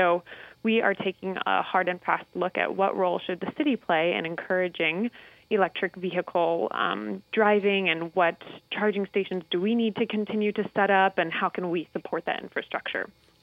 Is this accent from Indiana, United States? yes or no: yes; Bloomington, Indiana, United States; So I'm originally from Bloomington, Indiana. So grew up in the state for most of my life and attended Notre Dame for school.